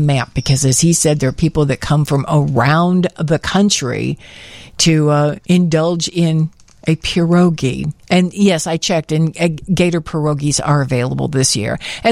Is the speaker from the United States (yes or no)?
no; Ireland; I'm Irish, and I love it because it's so unique.